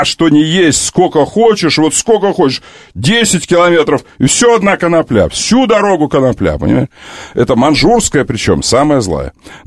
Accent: Kerch, Crimea, Ukraine; можно я скажу за крымчан, что я крымчанин? Вы же знаете, что я из Керчи.

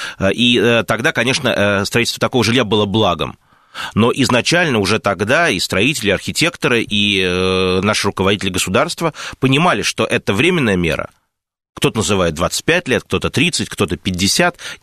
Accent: Moscow, Russia; мы, москвичи

